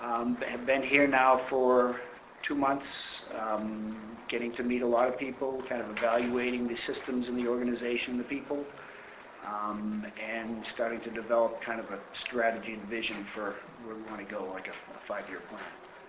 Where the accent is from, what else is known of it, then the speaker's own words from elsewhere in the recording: Saugus, Massachusetts, United States; I grew up in Saugus, so I'm semi-local.